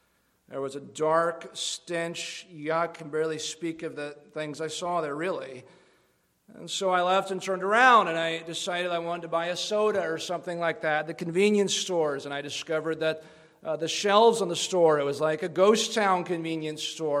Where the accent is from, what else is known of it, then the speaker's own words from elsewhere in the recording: Minnesota, United States; I'm from Minnesota. Maybe that's how we are with judgments.